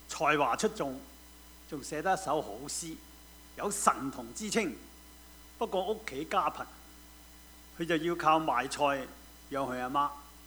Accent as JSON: {"language": "Chinese", "region": "Guangdong", "country": "China", "said": "我们广东人呢有一个很出名的文人叫论文序"}